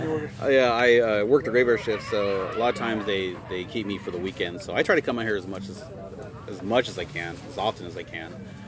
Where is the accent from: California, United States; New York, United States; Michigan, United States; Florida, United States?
California, United States; San Diego; I grew up in East San Diego